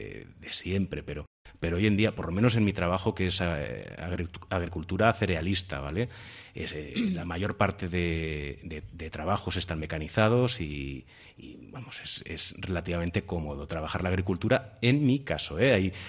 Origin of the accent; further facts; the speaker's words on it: Valencia, Valencian Community, Spain; born there; No, yo nací en Valencia.